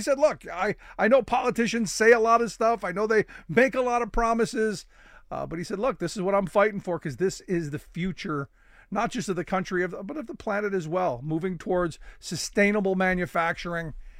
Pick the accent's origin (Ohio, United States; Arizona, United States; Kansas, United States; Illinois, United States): Ohio, United States; Cleveland; as a kid growing up in Cleveland, the steel mills were, you know, an integral part of the entire fabric of the economy.